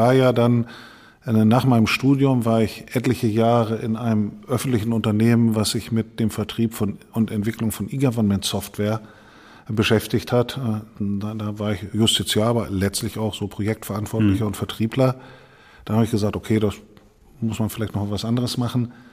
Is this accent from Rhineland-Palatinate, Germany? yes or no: no; Mehle, Lower Saxony, Germany; Posaune in der Feuerwehrkapelle der Freiwilligen Feuerwehr Mehle, kleiner Ort, wo ich herkomme.